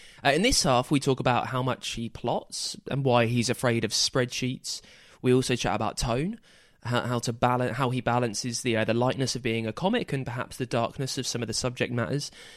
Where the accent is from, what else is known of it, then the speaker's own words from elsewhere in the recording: United Kingdom; I'll be honest, a little bit awkward even chatting about it. I'm British after all.